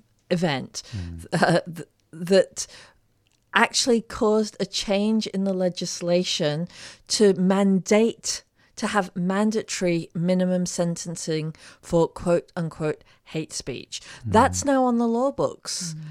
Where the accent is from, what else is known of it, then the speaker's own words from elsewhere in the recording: Malaysia; as I was growing up in Malaysia